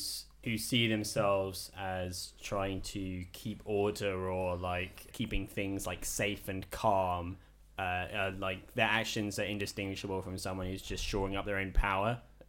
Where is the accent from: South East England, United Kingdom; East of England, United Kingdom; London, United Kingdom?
South East England, United Kingdom; Slough; I'm born and raised in Slough.